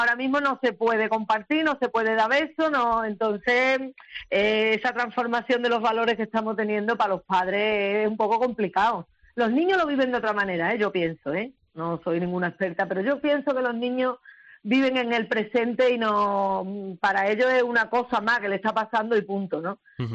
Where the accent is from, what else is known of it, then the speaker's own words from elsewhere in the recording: Seville, Andalusia, Spain; Sí, yo soy de Triana, hijo. No me he criado chillando todo el día.